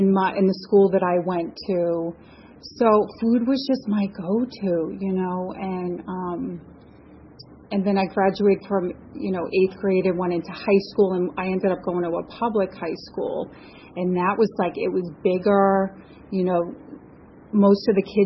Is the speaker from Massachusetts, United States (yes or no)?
yes; Massachusetts, United States; What it was like, I grew up in Massachusetts, and I was the youngest of three.